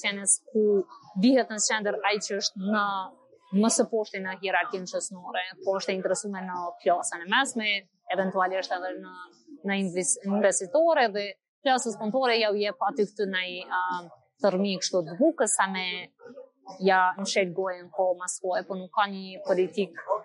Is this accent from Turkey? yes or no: no; Kosovo; ne e kemi aktualisht si kosovarë dhe shumicë nështë shqiptare në Kosovë